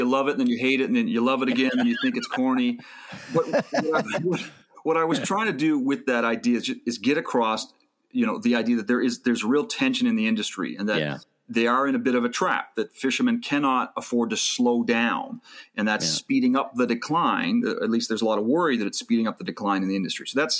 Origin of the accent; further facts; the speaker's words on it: Saint John, New Brunswick, Canada; now in Ontario, Canada; And then started working for the daily paper near where I grew up in St. John, and went on to write for newspapers across the country. Eventually settled in Ontario